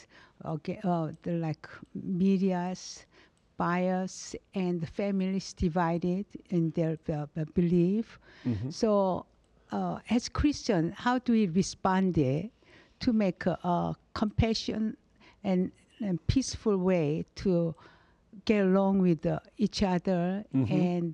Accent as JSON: {"language": "English", "town": "Cincinnati", "region": "Ohio", "country": "United States", "also_born_or_lived": "South Korea", "said": "I'm from Cincinnati, Ohio."}